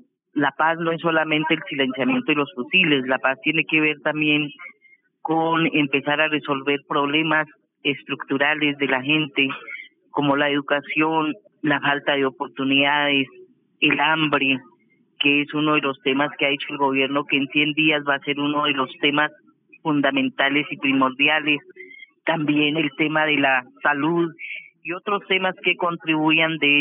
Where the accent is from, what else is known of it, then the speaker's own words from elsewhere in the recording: Cauca, Colombia; primero yo soy de Tierra Adentro. Tierra Adentro es el municipio de Páez e Inza.